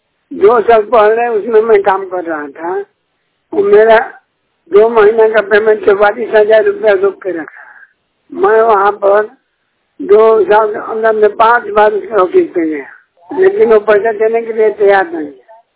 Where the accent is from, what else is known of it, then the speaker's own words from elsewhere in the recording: Banpura, Bihar, India; बिहार का रहने वाला हूँ। मेरा ग्राम है बनपुरा, थाना तरारी, जिला भोजपुर, बिहार। मैं बड़ौदा में नौकरी कर रहा था